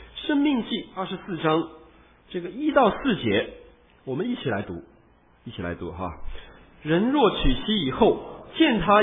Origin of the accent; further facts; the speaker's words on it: China; 传统上跟我们中国人也是跟那个世界上大多数的民族一样